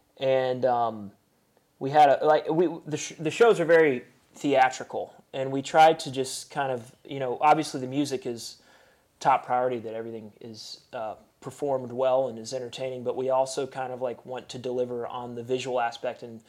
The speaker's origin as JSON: {"language": "English", "town": "Chattanooga", "region": "Tennessee", "country": "United States", "tie": "born or raised there", "said": "So we had a really big show in my hometown in Chattanooga"}